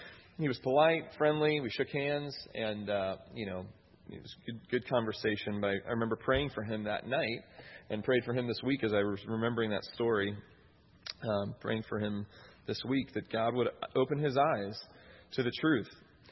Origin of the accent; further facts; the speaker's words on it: Ohio, United States; introduced myself and said, I'm from Ohio